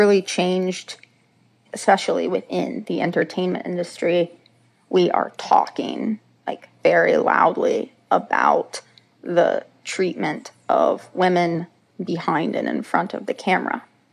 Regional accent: Appalachia, United States; But I grew up watching people on screen from Appalachia almost portrayed as jokes, as hillbillies, as ignorant

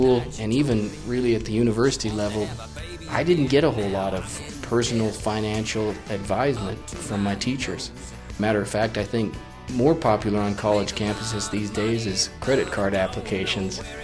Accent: Hooper, Utah, United States; I'm a songwriter from Hooper, Utah.

